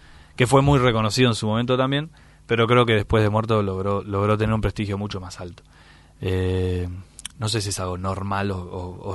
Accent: Argentina; nos identificamos como argentinos

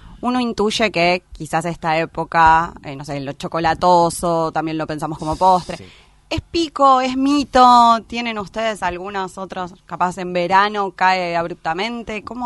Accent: Bariloche, Río Negro, Argentina; No, soy de Bariloche.

